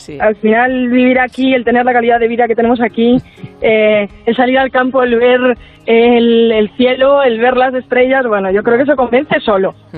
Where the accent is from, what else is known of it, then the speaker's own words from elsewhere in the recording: Cantalpino, Castile and León, Spain; Yo siempre he sido mucho de mi pueblo, sí.